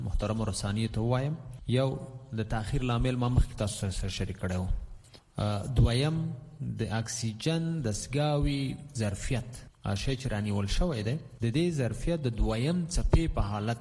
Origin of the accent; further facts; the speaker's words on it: Afghanistan; موږ د افغانستان یو افغانان یو